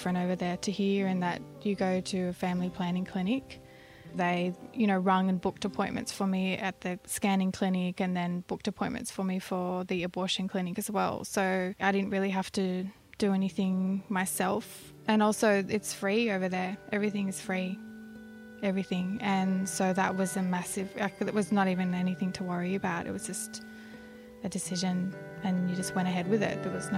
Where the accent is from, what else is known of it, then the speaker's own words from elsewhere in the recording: Australia; once I got back to Australia, my hometown at my parents' place, trying to go back to Sydney